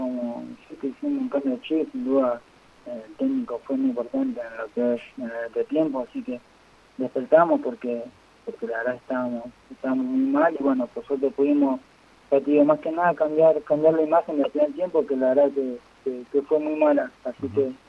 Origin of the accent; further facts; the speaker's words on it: Buenos Aires, Argentina; si bien yo soy, bueno, de Buenos Aires, por ahí, bueno, y creo que hacía 10 grados en Buenos Aires